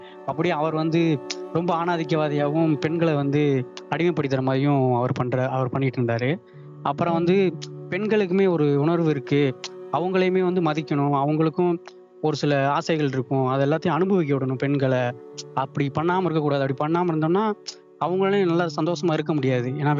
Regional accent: Theni, Tamil Nadu, India; நான் தேனி மேடம்.

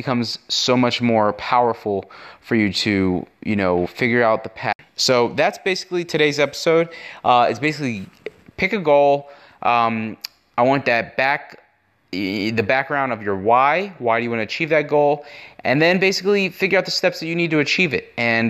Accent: Baltimore, Maryland, United States; You know, especially my hometown of Baltimore

